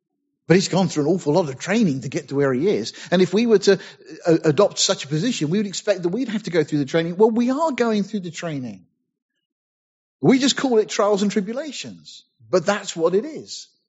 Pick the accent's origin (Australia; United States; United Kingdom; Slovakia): United Kingdom; Deal, South East England; born there; I said before, I was born in Deal in Kent, near Dover. So … from Deal.